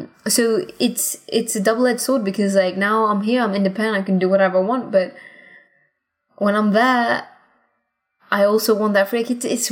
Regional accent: Gibraltar; I'd love to say I'm from India, but the truth is I've never lived there, so I can't say that. I am from Gibraltar. That's where I'm from.

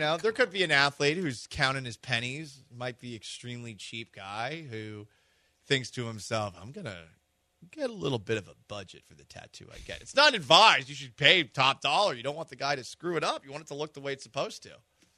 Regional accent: Boston, Massachusetts, United States; As a kid growing up in Boston.

